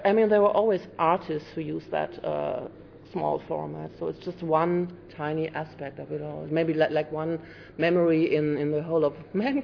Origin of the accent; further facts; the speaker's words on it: Berlin, Germany; English is a second language; I come from Berlin, Germany